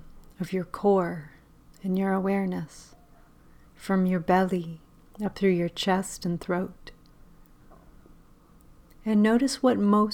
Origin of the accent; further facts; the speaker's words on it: United States; I'm from the United States.